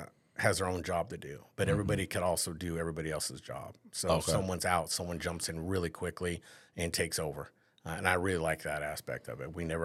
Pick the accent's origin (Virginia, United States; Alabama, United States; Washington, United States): Washington, United States; La Conner; No, I was in a small town, a little town. It's called La Conner. It's a little tourist town. We don't even have a stoplight.